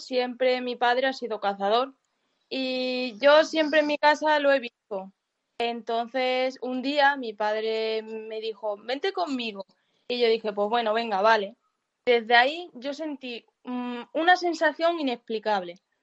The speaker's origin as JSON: {"language": "Spanish", "region": "Extremadura", "country": "Spain", "said": "yo soy de Trujillo, bueno, de un pueblo de Trujillo, entonces de Villuercas y Bores. Mi pueblo pertenece a Villuercas y Bores."}